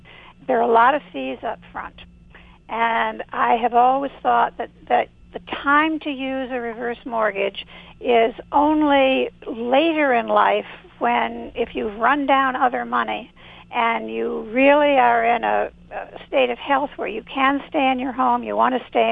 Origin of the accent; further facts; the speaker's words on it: New York, United States; I'm a New Yorker, so I'm mm-hmm. thinking about it that way.